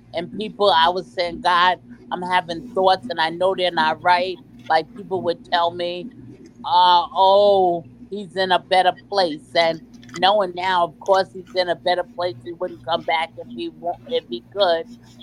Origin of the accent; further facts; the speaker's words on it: Long Island, New York, United States; I'm from Long Island, New York. I live in Copaig.